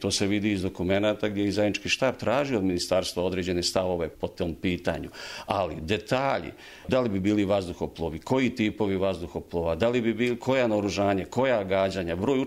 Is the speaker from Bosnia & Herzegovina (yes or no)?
yes; Bosnia & Herzegovina; kao Srbin i kao čovjek, ni u jednom momentu, kao građanin Bosne i Hercegovine